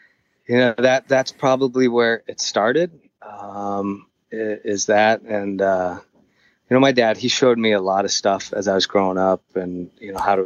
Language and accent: English; Gilbert, Arizona, United States; also born or lived in Tempe; My parents moved me out to Gilbert when I was about 5 years old, and it was rural, mostly cotton fields and dairy cows and a lot of dirt.